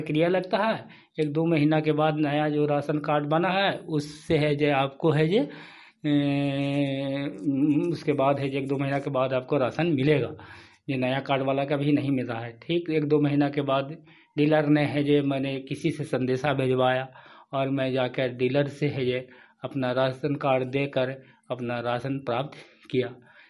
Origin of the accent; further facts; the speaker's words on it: Nagarnausa, Bihar, India; मैं नगर नौसा ब्लॉक के रहने वाला हूँ। मैं एक गरीब परिवार से हूँ।